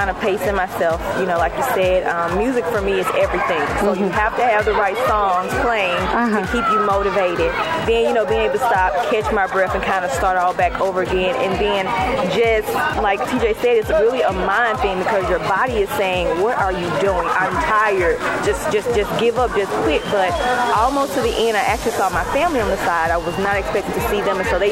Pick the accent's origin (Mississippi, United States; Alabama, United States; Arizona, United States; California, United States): Mississippi, United States; Greenville; I'm originally from Greenville, Mississippi.